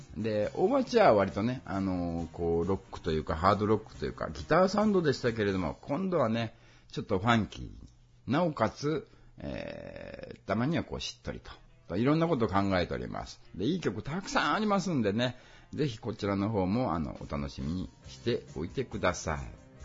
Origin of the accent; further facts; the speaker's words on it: Shikoku, Japan; born there; 私、四国の生まれなので、方言なんですね。